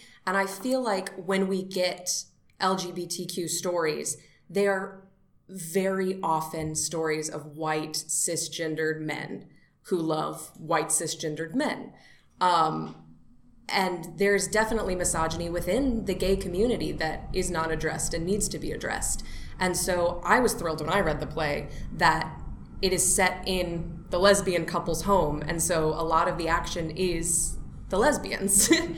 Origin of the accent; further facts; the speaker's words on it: North Carolina, United States; I mean, I grew up queer in North Carolina.